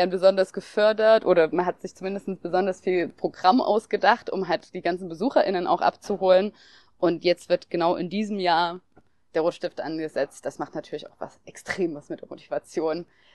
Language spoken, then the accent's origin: German; Chemnitz, Saxony, Germany; born there; bin gebürtige Chemnitzerin